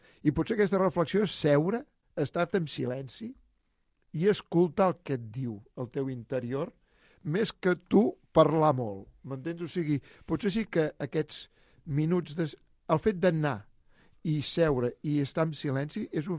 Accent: Badalona, Catalonia, Spain; Penseu que nosaltres, sabeu que som de Badalona

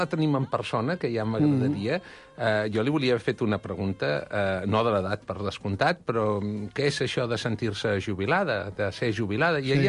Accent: Barcelona, Catalonia, Spain; com a barcelonina de diari

